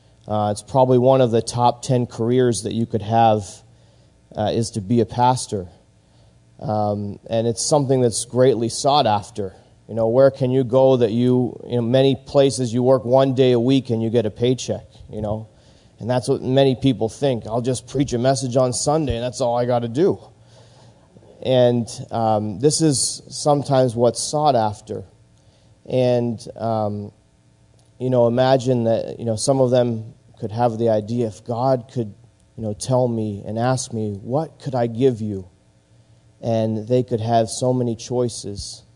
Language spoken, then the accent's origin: English; Baltimore, Maryland, United States; now in Lilongwe, Malawi; I'm from Lilongwe, Malawi. From Baltimore, but living in Lilongwe, Malawi.